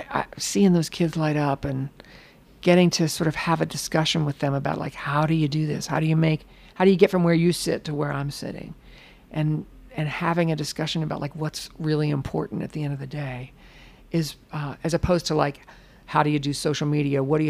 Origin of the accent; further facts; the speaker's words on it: Charleston, West Virginia, United States; I've been guest hosting Mountain Stage, which is a public radio show out of my hometown lately.